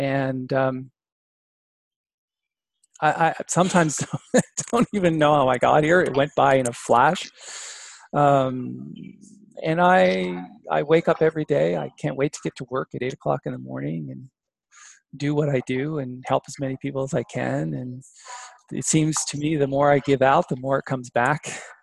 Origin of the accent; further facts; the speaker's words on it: Brantford, Ontario, Canada; I grew up in Brantford, Ontario with Wayne Gretzky.